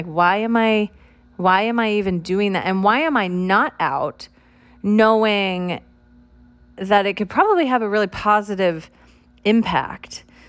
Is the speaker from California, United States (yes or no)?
yes; California, United States; I'm from California.